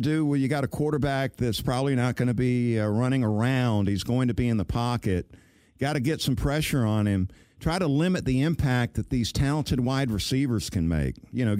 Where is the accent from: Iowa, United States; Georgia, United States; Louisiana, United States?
Georgia, United States; Valdosta; You're my hometown guy in Valdosta.